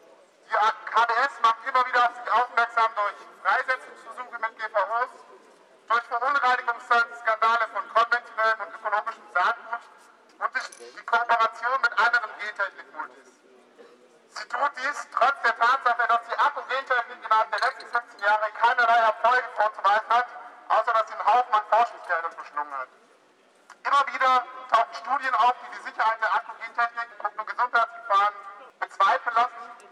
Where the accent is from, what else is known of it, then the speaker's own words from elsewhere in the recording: Lower Saxony, Germany; Ich komme aus der Nähe von Einbeck.